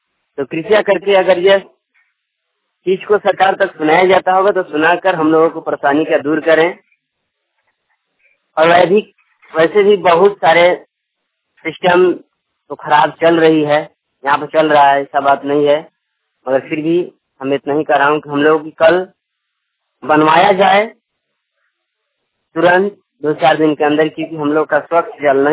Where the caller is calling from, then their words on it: Garhwa, Jharkhand, India; मैं करवा जिला का रहने वाला … ग्राम रेजियो पोस्ट बना, थाना मेरा जिला गढ़वा करा।